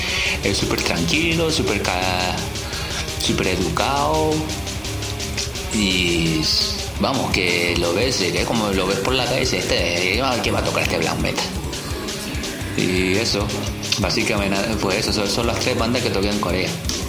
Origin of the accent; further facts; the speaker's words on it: Canary Islands, Spain; moved away as an adult; pues sí, mira que soy canario.